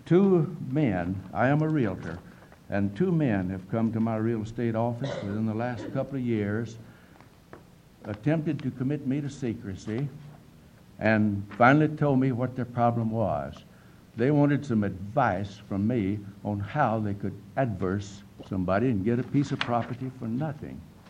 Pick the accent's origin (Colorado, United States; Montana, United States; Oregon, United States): Oregon, United States; Lyons